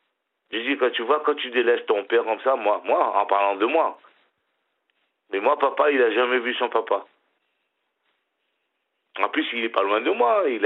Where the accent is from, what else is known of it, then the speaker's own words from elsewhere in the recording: Réunion, France; parce que je suis réunionnais, je parle créole aussi, hein.